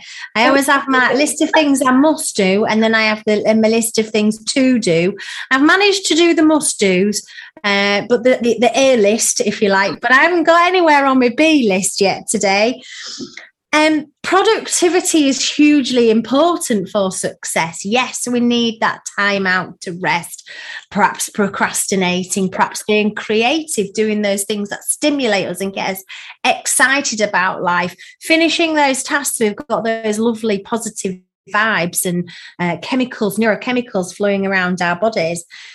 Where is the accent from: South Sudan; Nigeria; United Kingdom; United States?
United Kingdom; Ripon, Yorkshire and the Humber; based very near my hometown of Ripon in North Yorkshire.